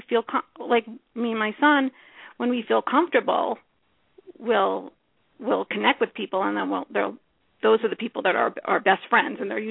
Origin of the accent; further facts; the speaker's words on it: Colorado, United States; I am from Colorado. You're right.